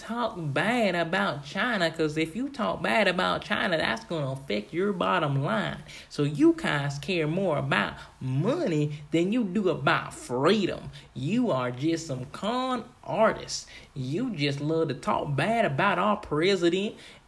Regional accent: Bahamas; born there; listen, I was born in the Bahamas.

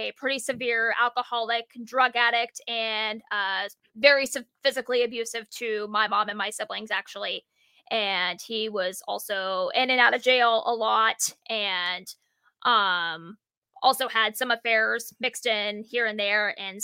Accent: Iowa, United States; I was born and raised in Iowa.

